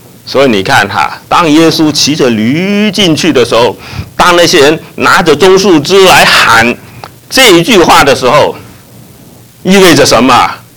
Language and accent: Chinese; China; 我们中国人一提起我们的历史，我们就说唐太宗，是吧？